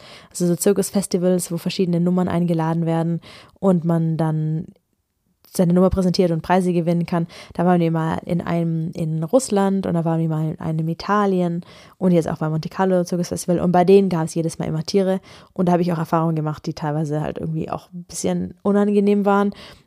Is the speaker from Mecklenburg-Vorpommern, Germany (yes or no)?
no; Ulm, Baden-Württemberg, Germany; Ich komme ja aus Ulm